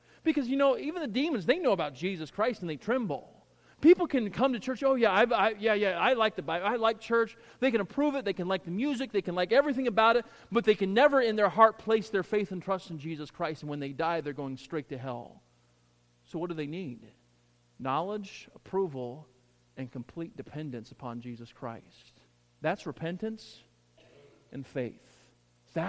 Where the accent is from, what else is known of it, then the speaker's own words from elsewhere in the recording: Deep South, United States; I grew up in the Deep South, and pretty much every door you would knock on, yeah, I'm going to heaven.